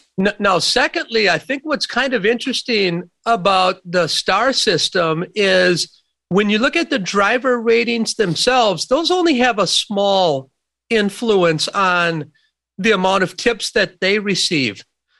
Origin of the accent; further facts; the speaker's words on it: Sun Prairie, Wisconsin, United States; I'm a bucolic. I was raised in Sun Prairie, Wisconsin. My mom and dad, this is a trucker and a secretary